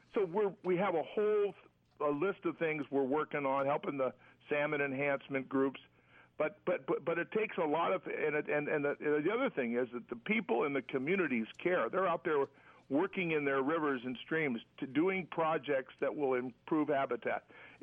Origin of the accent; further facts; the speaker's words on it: Bremerton, Washington, United States; this is something I started when as a child growing up in Bremerton.